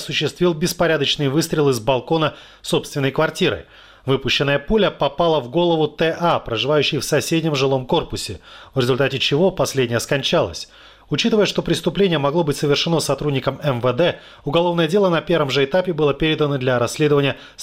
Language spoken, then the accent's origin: Russian; Georgia; мы, грузины, обычно устраиваем целые сборища на могилах наших родных.